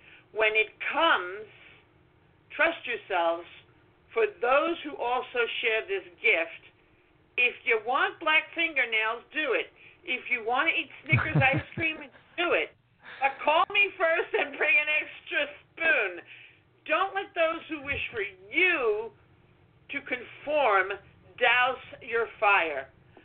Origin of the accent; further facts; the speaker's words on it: Brooklyn, New York, United States; I mean, I'm from Brooklyn.